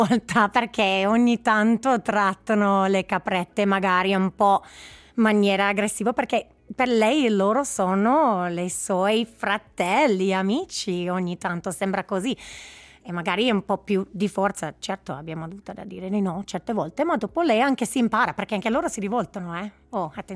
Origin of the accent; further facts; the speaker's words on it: Canada; Italian is a second language; moved away as an adult; also born or lived in Scotland / England; Probabilmente puoi indovinare dal mio accento che non sono dal Ticino né dalla Svizzera. Io sono canadese, sono nata e cresciuta in Canada e poi dopo che ho finito il mio bachelor's in Canada sono andata in Scozia a fare la scuola veterinaria.